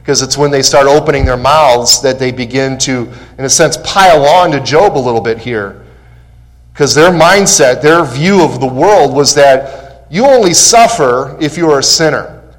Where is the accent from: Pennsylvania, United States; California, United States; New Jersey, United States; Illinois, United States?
Illinois, United States; Chicago; I'm a Cubs fan. I grew up in Chicago